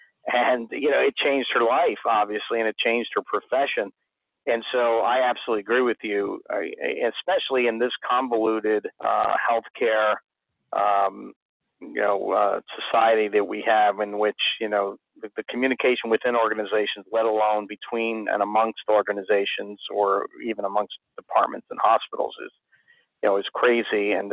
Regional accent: Philadelphia, Pennsylvania, United States; maybe the close-knit urban families that I grew up in Philly, everybody kind of disperses

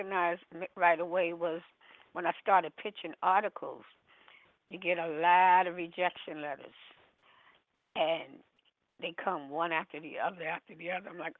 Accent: New York City, New York, United States; now in La Verne, United States; New York City.

